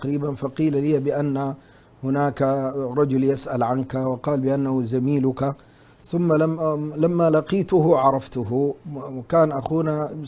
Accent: Cairo, Cairo Governorate, Egypt; born there; كوني من مواليد القاهرة

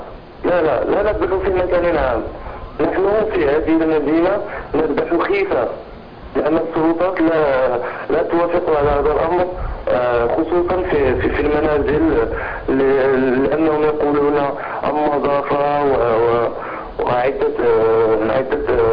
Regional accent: Morocco; now in Châlons, France; أنا مكاني في فرنسا، أنا مغربي وجنسية وأسكن بمدينة شالون.

